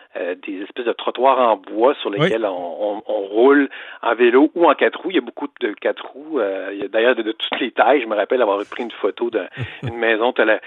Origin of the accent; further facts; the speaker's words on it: Quebec, Canada; je me sens à la fois chez moi au Québec